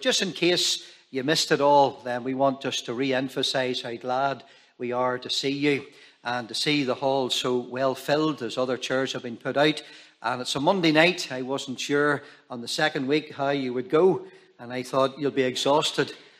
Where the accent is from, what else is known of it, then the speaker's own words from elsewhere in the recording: Lurgan, Northern Ireland, United Kingdom; First of all, I'm from Lurgan, Lurgan Park, and on the bench.